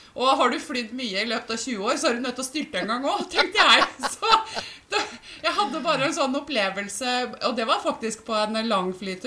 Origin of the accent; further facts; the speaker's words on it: Finnmark, Norway; jeg har vokst opp i Finnmark og har familie i Fredrikstad.